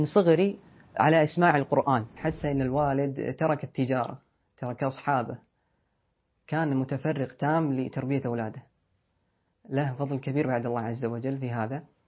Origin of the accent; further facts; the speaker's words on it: Pakistan; Arabic is a second language; تعرف شيخ أني باكستاني أعجمي.